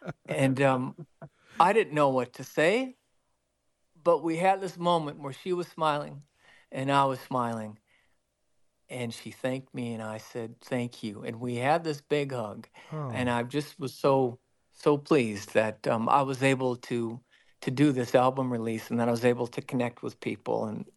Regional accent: Grand Forks, North Dakota, United States; I'm from Grand Forks, North Dakota.

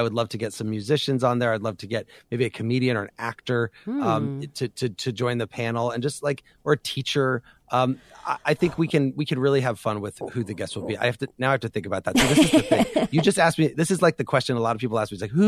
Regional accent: Urbana, Illinois, United States; So we're going to start this week in Urbana, Illinois, my hometown.

